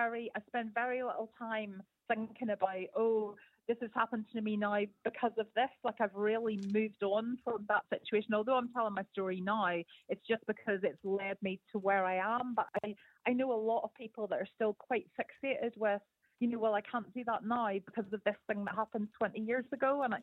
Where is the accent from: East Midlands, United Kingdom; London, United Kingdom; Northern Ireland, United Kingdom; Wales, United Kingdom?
Northern Ireland, United Kingdom; Belfast; now in Edinburgh, United Kingdom; I live in Edinburgh now, but I'm originally from Belfast, so I've got a bit of a kind of eclectic Celtic accent here